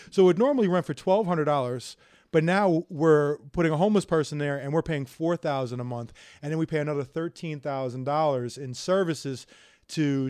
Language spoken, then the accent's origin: English; New York, United States; now in Los Angeles, United States; No, I'm from New York.